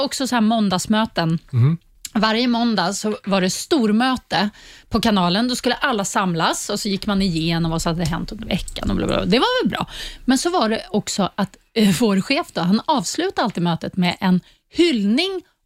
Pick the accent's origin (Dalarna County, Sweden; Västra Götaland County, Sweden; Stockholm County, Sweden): Stockholm County, Sweden; Stockholm; Jag hade precis skaffat en lägenhet på Sveavägen, så jag bodde också runt hörnet. Och i och med att jag är uppvuxen i Stockholm, i stan